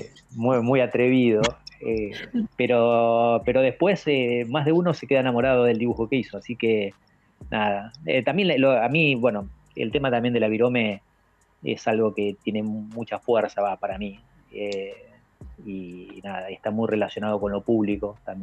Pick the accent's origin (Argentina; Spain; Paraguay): Argentina; Puan, Buenos Aires Province; born there; de Puan, que es el lugar donde yo nací